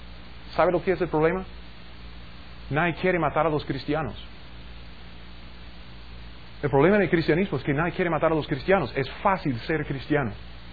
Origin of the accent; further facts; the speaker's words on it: Missouri, United States; Spanish is a second language; Yo soy un gringo del estado de Missouri.